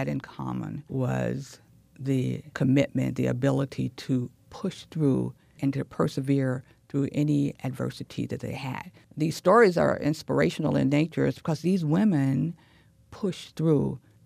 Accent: Tennessee, United States; a childhood memory when I was growing up in Tennessee. And while I lived in a predominantly black neighborhood

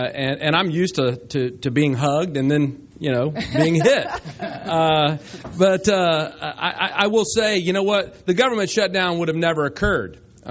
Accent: Panama City, Florida, United States; growing up in Panama City, I have fished for the red snapper my whole life.

